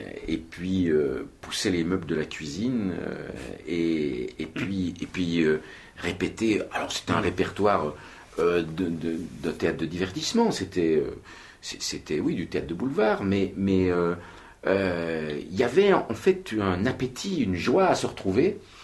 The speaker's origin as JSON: {"language": "French", "region": "Bourgogne-Franche-Comté", "country": "France", "tie": "born there", "said": "Je suis né dans le Haut-Doubs. C'est une région qui est entre au-dessus de Besançon, vers la frontière suisse, pas loin de Pontarlier. C'est une région un peu rude. Les hivers sont longs, rigoureux."}